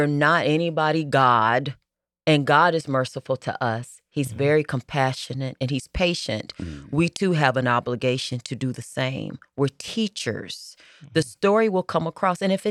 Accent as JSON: {"language": "English", "town": "Joliet", "region": "Illinois", "country": "United States", "tie": "born or raised there", "also_born_or_lived": "Hyde Park", "said": "I was born in Joliet and raised in my younger years."}